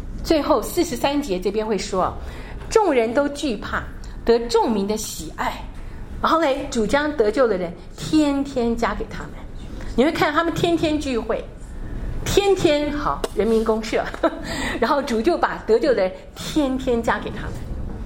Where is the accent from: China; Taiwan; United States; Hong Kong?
Taiwan; 我们包含我们从我从台湾来的